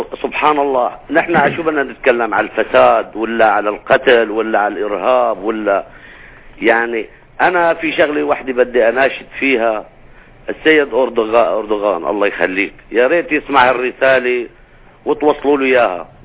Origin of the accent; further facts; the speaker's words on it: Syria; يعني في إجرامات عندنا في سوريا صراحة